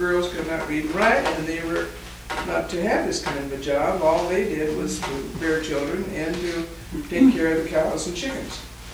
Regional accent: Kansas, United States; You can get Missouri, Kansas, and Nebraska in Tanzania. There are three states. I come from Kansas.

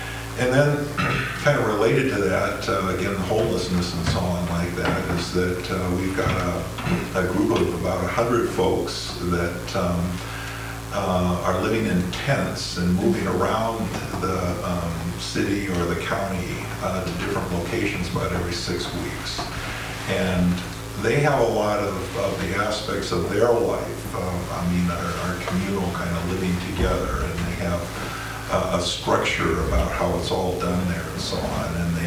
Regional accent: Seattle, Washington, United States; We're from Seattle too

